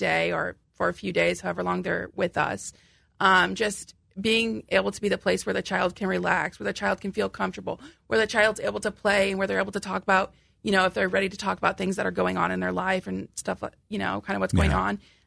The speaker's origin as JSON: {"language": "English", "region": "Illinois", "country": "United States", "tie": "born or raised there", "said": "I'm actually from Stark County, which is over by Kewaunee."}